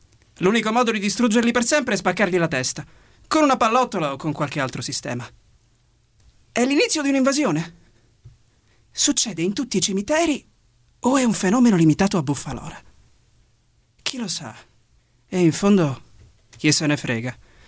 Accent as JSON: {"language": "Italian", "town": "Vibo Valentia", "region": "Calabria", "country": "Italy", "said": "ho 22 anni e vengo da Vibo Valentia."}